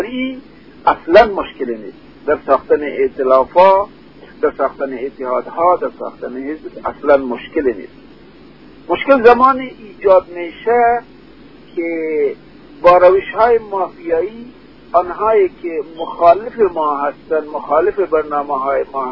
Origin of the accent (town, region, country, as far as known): Afghanistan